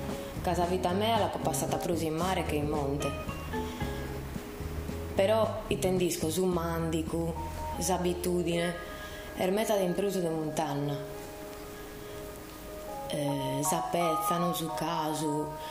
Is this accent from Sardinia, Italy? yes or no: yes; Siniscola, Sardinia, Italy; Esattamente, io sono del Tiniscole, che sono abita della provincia di Nuoro, in questa regione storica della Baronia. Sono nascita in Nuoro, però la vita mia è stata tutta in Tiniscole.